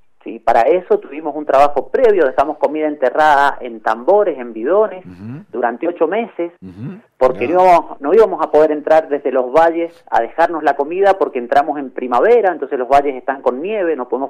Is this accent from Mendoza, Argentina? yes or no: yes; Mendoza, Argentina; cuentan parte de la historia uh-huh de quiénes somos los mendocinos.